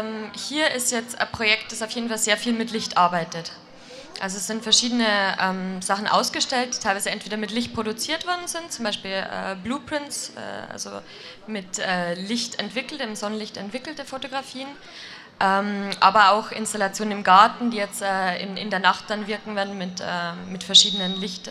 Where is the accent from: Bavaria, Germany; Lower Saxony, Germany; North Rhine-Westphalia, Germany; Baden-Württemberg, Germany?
Bavaria, Germany; moved away as an adult; now in Aix-en-Provence, France; Aber eigentlich komme ich aus Niederbayern, deswegen.